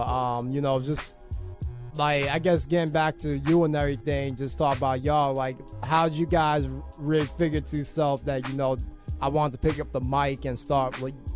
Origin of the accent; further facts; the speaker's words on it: Brooklyn, New York, United States; because I grew up in Bed-Stuy and everything